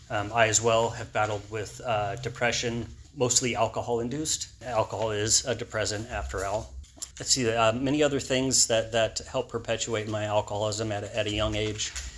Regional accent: Alpine, California, United States; also born or lived in San Diego; Like I said, I was born in San Diego. First few years of my life lived in Mission Hills, which is towards downtown. And then by the time I was four, we moved out to Alpine, kind of rural area

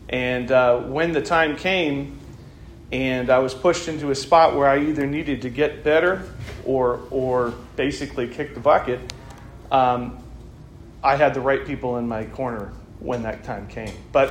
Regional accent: Santa Maria, California, United States; So I grew up around here in Santa Maria, Orchid, whatever you want to say.

